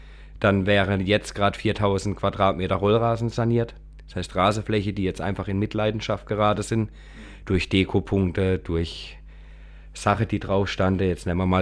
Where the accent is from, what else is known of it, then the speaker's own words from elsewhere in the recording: Kappel-Grafenhausen, Baden-Württemberg, Germany; Genau, ich komme aus Kappelgrafenhausen.